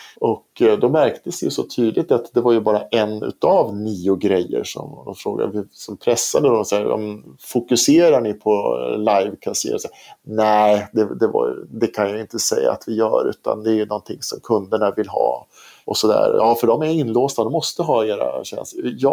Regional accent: Sweden; Och i Sverige då, eftersom vi är svenskar

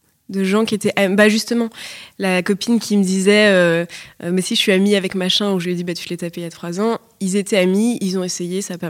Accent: Paris, Île-de-France, France; je suis née, grandie à Paris

